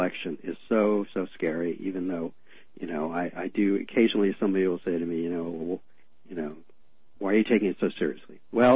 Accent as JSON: {"language": "English", "region": "Northeast", "country": "United States", "tie": "born or raised there", "said": "I'm not from the South. I grew up in the, you know, Northeast."}